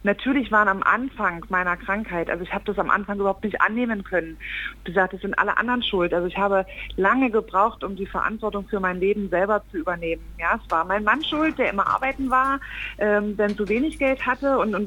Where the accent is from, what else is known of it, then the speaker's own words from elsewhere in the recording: East Germany, Germany; Ich bin ein Kind des Ostens